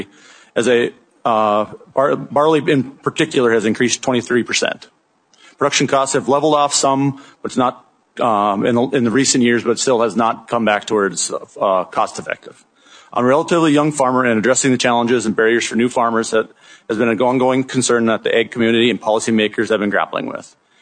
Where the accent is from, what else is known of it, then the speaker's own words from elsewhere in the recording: Minnesota, United States; and in my home state of Minnesota was down an alarming 66%.